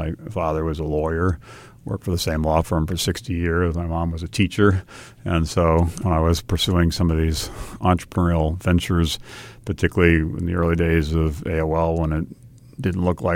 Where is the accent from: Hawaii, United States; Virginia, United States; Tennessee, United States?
Hawaii, United States; born or raised there